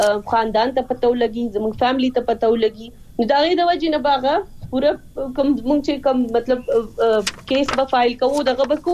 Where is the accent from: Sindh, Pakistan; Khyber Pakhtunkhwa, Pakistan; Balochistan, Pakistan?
Khyber Pakhtunkhwa, Pakistan; Swat; زه پخپل چونکی د سوات نه يم